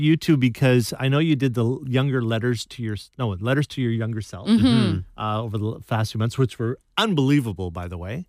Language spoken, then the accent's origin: English; Saskatchewan, Canada; I was like, I grew up in Saskatchewan.